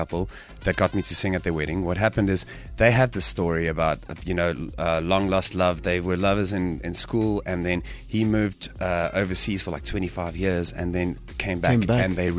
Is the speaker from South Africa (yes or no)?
yes; Empangeni, KwaZulu-Natal, South Africa; Like where I grew up in Pangani, that's who made me who I am today.